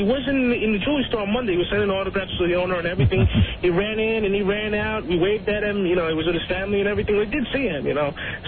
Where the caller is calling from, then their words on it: New York, United States; I'm calling from New York.